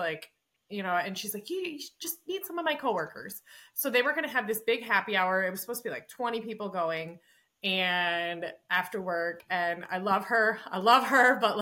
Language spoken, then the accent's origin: English; Minnesota, United States; We grew up like on the Minnesota side of the border, but they kind of call it outstate Minnesota, like rural Minnesota.